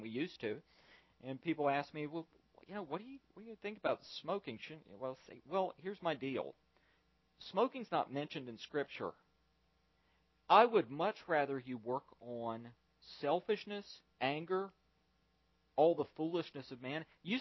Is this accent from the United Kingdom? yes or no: no; North Carolina, United States; To be honest with you, being a Southerner, growing up in North Carolina, in the southern part of North Carolina, I kind of miss people smoking